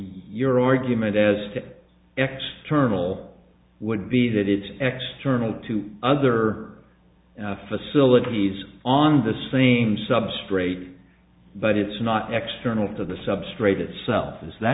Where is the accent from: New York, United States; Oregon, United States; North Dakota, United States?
Oregon, United States; I'm from Oregon. I like to embarrass California every time I can.